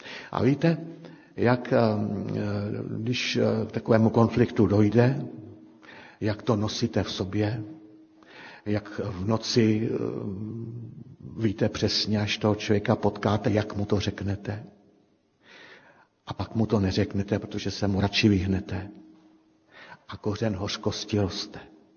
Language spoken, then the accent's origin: Czech; Červený Kostelec, Hradec Králové Region, Czechia; já pocházím, jsem rodák Čeleného Kostelce, to je takhle přes kopeček